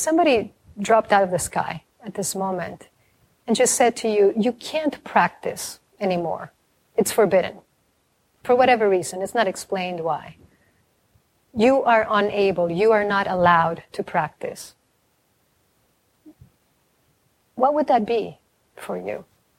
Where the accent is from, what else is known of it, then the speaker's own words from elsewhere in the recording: Mexico; just a Mexican family, and I'm from Mexico.